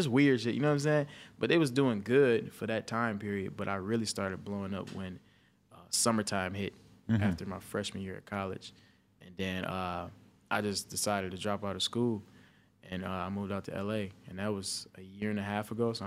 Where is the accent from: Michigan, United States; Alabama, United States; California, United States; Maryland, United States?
Michigan, United States; Pontiac; But I'm from Pontiac, Michigan, graduated high school.